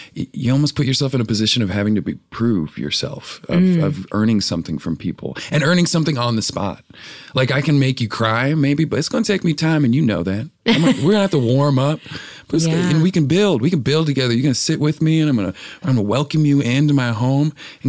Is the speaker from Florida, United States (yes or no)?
yes; Florida, United States; Well, I'm from Florida. We have skimboarding